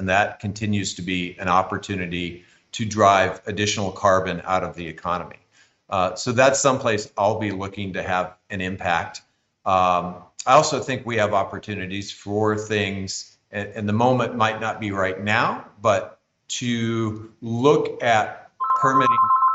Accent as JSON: {"language": "English", "region": "New Mexico", "country": "United States", "said": "particularly I'm working with my home state of New Mexico"}